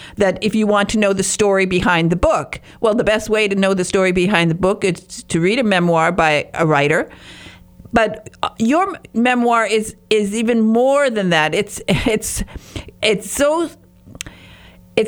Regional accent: Michigan, United States; And, you know, as a Midwesterner, my, you know, coming from northern Michigan, my dream was always to go to New York

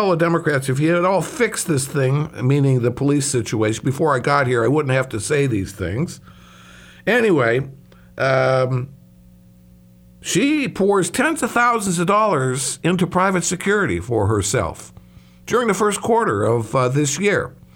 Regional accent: Chicago, Illinois, United States; I'm from Chicago. I understand that.

